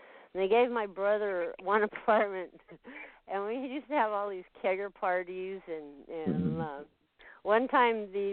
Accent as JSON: {"language": "English", "town": "Glendale", "region": "California", "country": "United States", "tie": "born or raised there", "said": "I'm from L.A. I grew up in Glendale. I was born and raised in Glendale."}